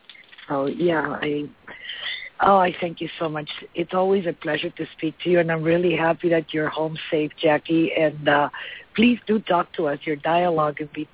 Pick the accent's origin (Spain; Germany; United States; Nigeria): Spain; English is a second language; She's also Spanish from, you know, my home country.